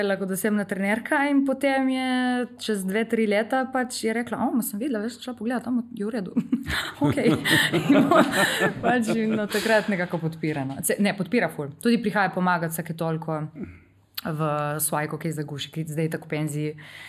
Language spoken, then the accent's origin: Slovenian; Primorska, Slovenia; Italija nam je veliki ziv, ampak po drugi strani jo zelo dosti čutimo, ker smo iz Primorske.